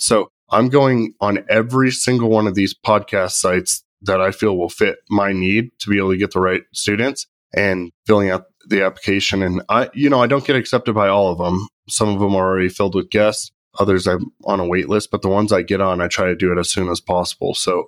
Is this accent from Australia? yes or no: no; Prescott, Arizona, United States; I'm from Prescott, Arizona.